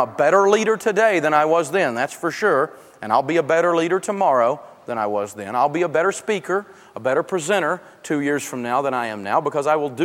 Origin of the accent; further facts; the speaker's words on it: the South, United States; Now, I'm from the South, and I like pecan pie.